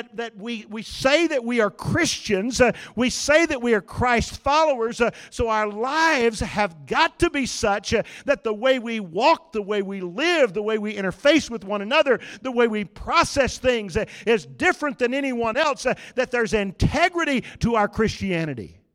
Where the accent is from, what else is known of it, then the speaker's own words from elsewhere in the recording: Oklahoma, United States; which was a little bit like a foreign country to us growing up in Oklahoma.